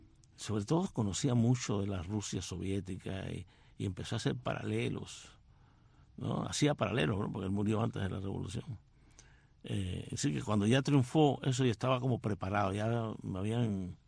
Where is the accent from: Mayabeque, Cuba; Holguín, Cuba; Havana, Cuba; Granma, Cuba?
Havana, Cuba; Regla; born there; Nací en La Habana, en un pueblecito pequeño que se llama Regla